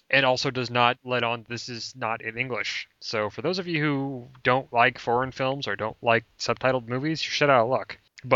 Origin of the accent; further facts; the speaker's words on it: United States; You know, we're American, so we're a little slow on the uptake.